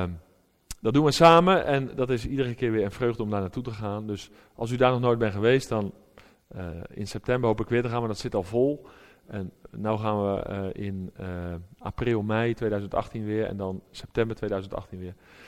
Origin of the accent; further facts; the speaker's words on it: Alblasserdam, South Holland, Netherlands; Ik zei dat al, ik kom uit Alblasserdam. Dat is bij Dordrecht, voor zover u dat nog niet wist.